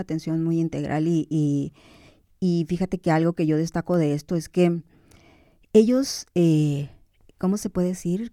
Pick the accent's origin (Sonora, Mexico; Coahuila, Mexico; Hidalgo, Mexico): Sonora, Mexico; Hermosillo; se parece mucho a mi ciudad de Hermosillo, el calor.